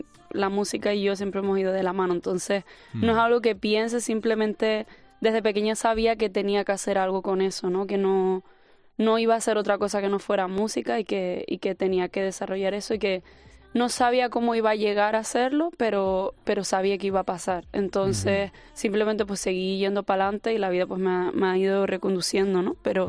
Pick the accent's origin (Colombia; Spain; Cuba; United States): Spain; Canary Islands; accent: Canarian; me gusta poner mi esencia de donde soy y en mis letras, al final mi acento pues es canario